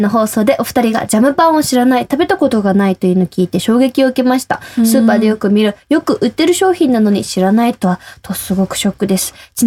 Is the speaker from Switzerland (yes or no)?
no; United States; アメリカ育ち、広がる輪立ち。英語できたら大体友達。